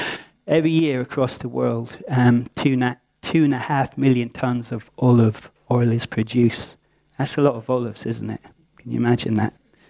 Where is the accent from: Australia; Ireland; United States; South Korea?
Ireland; Claire tells me I say that wrong, but I'm Irish, but that's how I say it.